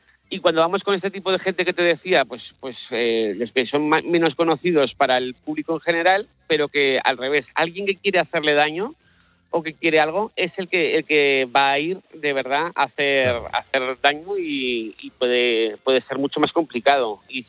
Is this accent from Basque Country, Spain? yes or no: no; Zaragoza, Aragon, Spain; now in Vigo, Spain; soy de Zaragoza y vivo en Vigo, porque sí. Una gallega, y aprovecho para decirle, una gallega me echó el lazo y vine a vivir aquí